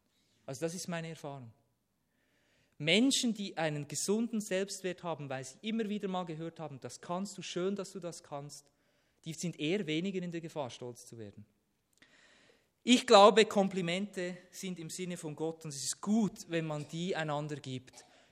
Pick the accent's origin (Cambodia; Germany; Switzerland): Switzerland; warum sind wir Schweizer manchmal so sparsam?